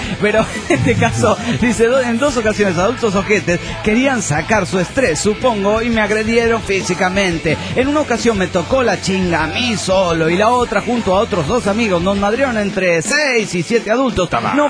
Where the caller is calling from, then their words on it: Guadalajara, Jalisco, Mexico; de Guadalajara, México.